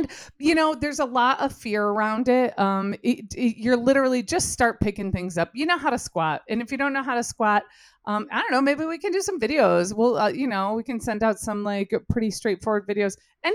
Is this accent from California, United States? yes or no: no; Michigan, United States; and I grew up in Michigan, very rural Michigan, and I, very conservative, very buttoned up.